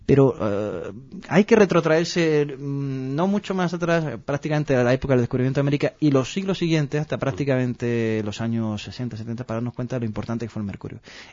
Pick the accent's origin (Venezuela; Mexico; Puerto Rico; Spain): Spain; Huelva, Andalusia; born there; moved away; Yo nací en Huelva, aunque llevo mucho tiempo fuera de allí, viajando, y finalmente he recalado la Universidad de Murcia